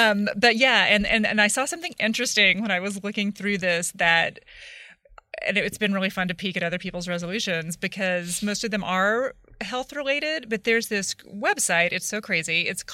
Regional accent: Texas, United States; also born or lived in Oklahoma; I grew up in Texas and Oklahoma where it's meat. Meat is your meal.

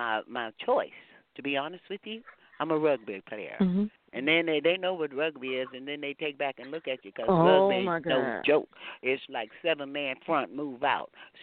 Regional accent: Texas, United States; I tell them, you know, I'm a Texan. I don't even know what a bully is. We didn't grow up with bullies. We didn't have any bullies in Texas.

